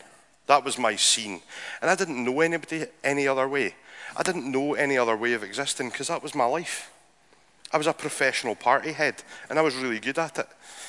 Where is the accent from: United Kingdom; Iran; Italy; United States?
United Kingdom; Scotland; And growing up in Speyside, you know, there's not much demand for superstar DJs, so you've kind of got to work at it.